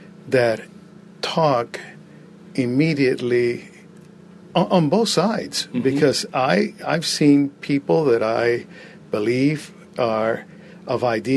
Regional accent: Cuba; I came from Cuba.

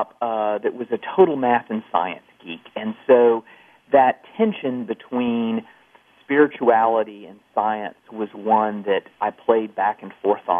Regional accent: the South, United States; From the Episcopal tradition, I didn't get that guilt, but growing up in the South, and I went to a Christian high school growing up

